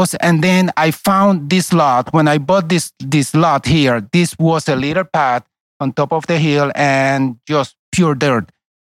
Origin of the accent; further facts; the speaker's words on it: Puerto Rico; English is a second language; moved away; I grew up in Puerto Rico. When I came to this country, I could hardly speak English.